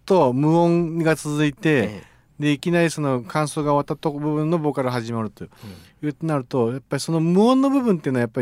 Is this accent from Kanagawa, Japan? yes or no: no; Nagoya, Aichi, Japan; 私ね、名古屋出身なんで。